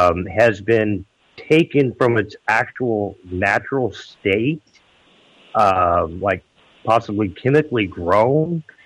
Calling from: Arkansas, United States; Yes, I'm calling from Arkansas.

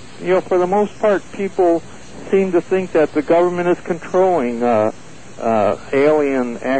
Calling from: Oceanside, California, United States; I'm calling from Oceanside, California.

